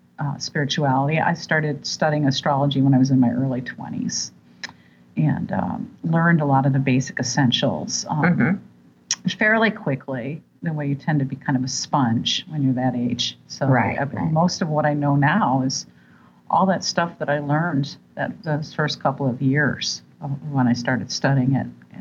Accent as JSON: {"language": "English", "region": "Midwest", "country": "United States", "tie": "born or raised there", "said": "I grew up in the Midwest. So there were a lot of people in the Midwest that are really animated talkers."}